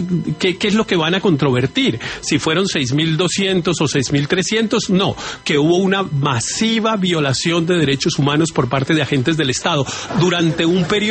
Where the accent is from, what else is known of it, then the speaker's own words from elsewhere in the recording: Colombia; como ciudadano colombiano